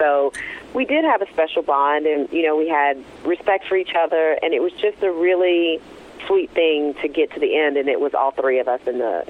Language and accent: English; the South, United States; we're all from the South